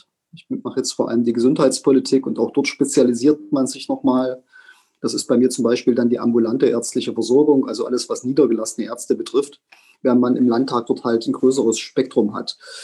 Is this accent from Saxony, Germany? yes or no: yes; Saxony, Germany; Ich bin gerne Sachse, ich bin stolzer Sachse. Ich freue mich, dass ich aus Sachsen komme.